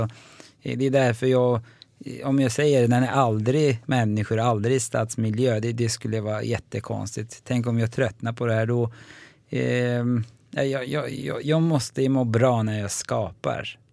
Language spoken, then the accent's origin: Swedish; Sweden; den vann jag som första svensk och första turk också förstås i internationellt sammanhang.